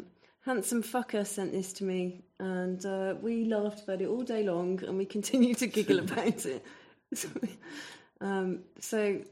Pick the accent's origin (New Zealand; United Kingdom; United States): United Kingdom; because we're both British